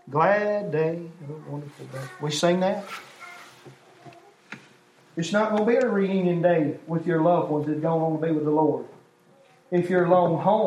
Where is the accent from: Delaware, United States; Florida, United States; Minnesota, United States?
Florida, United States; Eglin; born there; I believe with all my heart I was born in Eglin, Florida, August 23rd, 1978